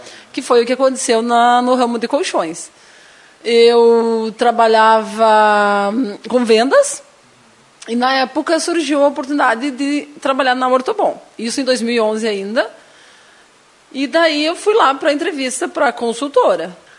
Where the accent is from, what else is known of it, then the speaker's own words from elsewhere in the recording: Constantina, Rio Grande do Sul, Brazil; now in Lagoa Vermelha, Brazil; aqui em Lagoa Vermelha, porque eu não sou natural daqui, né, Júnior? Eu sou natural de Constantina, e eu vim para cá, tem 20 anos que eu vim embora para Lagoa Vermelha, né? Eu vim para cá já faz um tempo, já sou lagoense, agora já me considero.